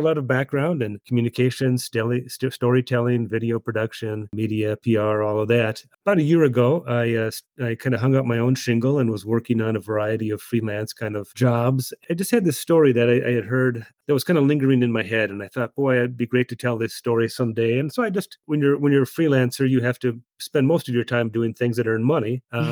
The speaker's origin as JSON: {"language": "English", "region": "Michigan", "country": "United States", "tie": "born or raised there", "said": "From there, I returned to my home state of Michigan, where I worked for a free market public policy think tank called the Mackinac Center."}